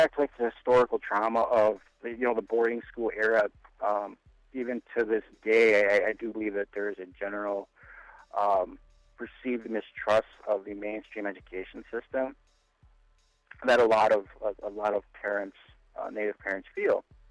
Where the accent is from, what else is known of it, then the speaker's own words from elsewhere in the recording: Robbinsdale, Minnesota, United States; I grew up in the Robbinsdale School District, grew up there through high school, and in my high school years, I moved back up north, bounced around between Bemidji High School and Red Lake High School